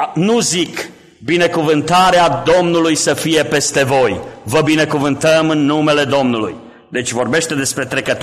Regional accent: Transylvania, Romania; Eu sunt ardelean și ardelenii, cei ce sunteți ardeleni știți, în special în zona Clujului, se folosește foarte mult servus.

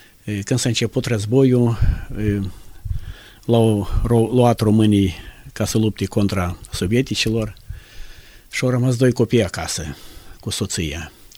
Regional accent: Chișinău, Moldova; suntem din Republica Moldova, orașul Chișinău. Am trecut de 60 de ani acum

